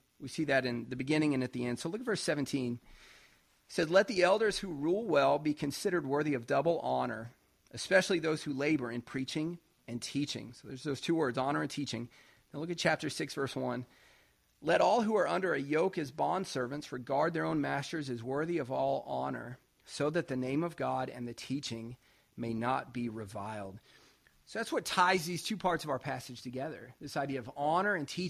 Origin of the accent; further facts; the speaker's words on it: the South, United States; And again, being a Southerner, we don't think about lighthouses much